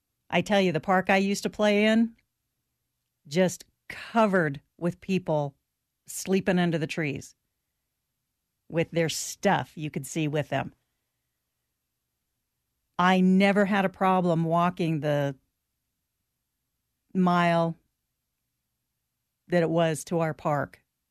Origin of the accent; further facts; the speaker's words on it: Redding, California, United States; Now, Paul, don't be too harsh, because I'm from Redding, California, okay?